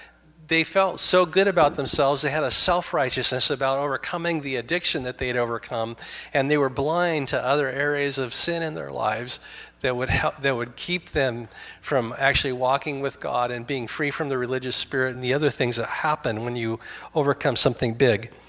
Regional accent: Astoria, United States; back when I was growing up in Astoria, which had a ton of alcoholics

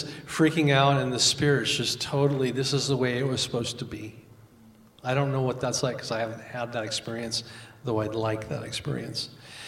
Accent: Oregon, United States; I grew up on the Oregon coast where most of my friends' dads were loggers, longshoremen, or fishermen, or they worked in a mill.

